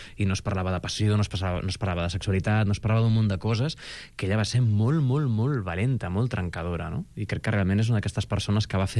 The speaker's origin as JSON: {"language": "Catalan", "region": "Catalonia", "country": "Spain", "said": "Som catalans, amb això."}